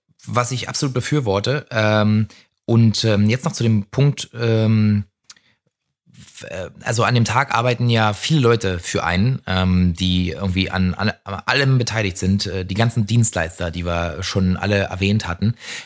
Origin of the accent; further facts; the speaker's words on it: Potsdam, Brandenburg, Germany; Und die beiden kommen aber aus meiner Heimatstadt Potsdam